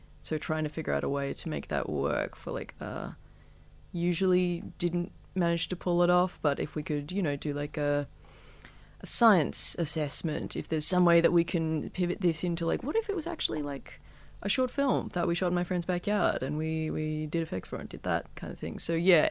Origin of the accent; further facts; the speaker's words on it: Toowoomba, Queensland, Australia; Toowoomba